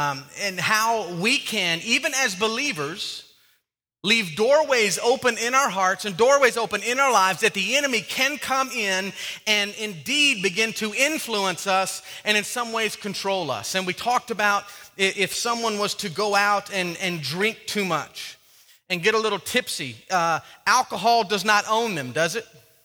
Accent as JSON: {"language": "English", "town": "Farmville", "region": "Virginia", "country": "United States", "tie": "born or raised there", "said": "So it's kind of like I grew up in Farmville, Virginia, and there's a Farmville on Facebook."}